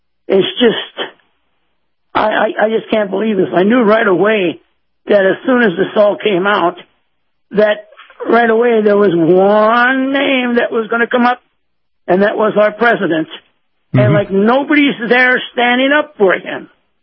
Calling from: Bradenton, Florida, United States; from Bradenton

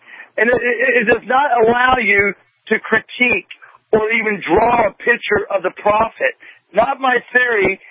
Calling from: Georgia, United States; I'm calling from Georgia

